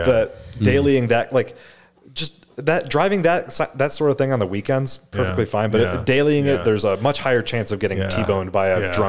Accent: Illinois, United States; now in Colorado, United States; I grew up in Illinois.

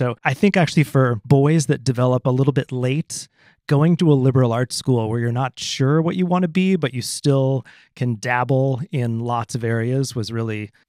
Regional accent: Madison, Wisconsin, United States; I grew up in Madison, and my dad was a doc

